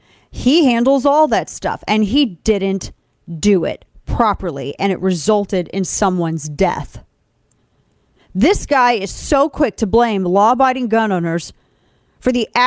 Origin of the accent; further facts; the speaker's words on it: Missouri, United States; You guys know my home state is Missouri